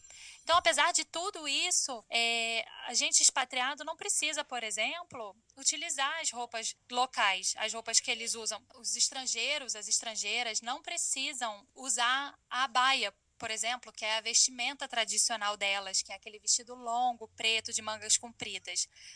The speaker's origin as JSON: {"language": "Portuguese", "country": "Brazil", "also_born_or_lived": "Istanbul, Turkey", "lives_now": "Doha, Qatar", "said": "Então foi assim que eu saí do Brasil, né?"}